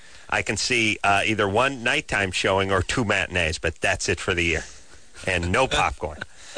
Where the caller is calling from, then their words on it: Kansas, United States; I'm calling from Kansas, so...